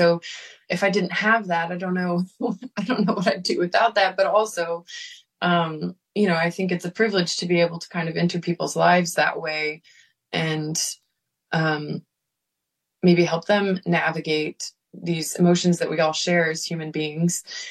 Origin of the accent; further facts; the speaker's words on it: Memphis, Tennessee, United States; moved away as an adult; like I grew up in Memphis. I lived here till I was 18, and I've not moved back